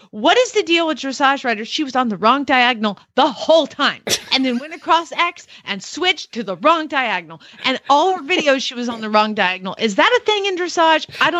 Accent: Georgia, United States; I mean, I'm from Georgia and Georgia State is downtown Atlanta and there ain't no vet clinic at Georgia State.

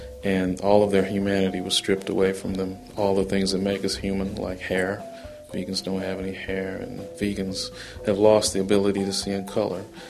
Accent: Texas, United States; Like, this is kind of weird. I come from Texas. Everything's, you know, our vegetables have meat in them.

